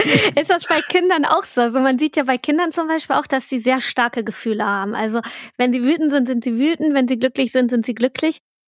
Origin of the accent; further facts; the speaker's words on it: Italy; ich bin Italienerin